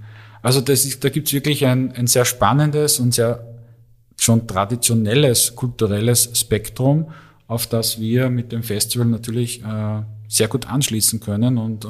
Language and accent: German; Upper Austria, Austria; Ich komme selbst aus dem Müllviertel, also ich bin selbst im Müllviertel aufgewachsen.